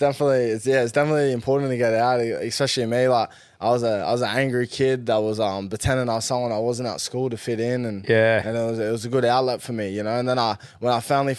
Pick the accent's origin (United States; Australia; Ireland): Australia; Mount Druitt, New South Wales; Well, I grew up in a small place, Sydney, called Mount Druitt.